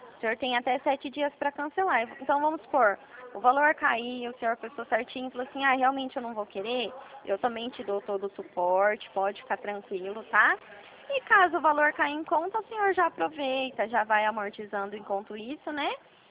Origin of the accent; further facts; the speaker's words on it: Dracena, São Paulo, Brazil; Eu sou de Dracena.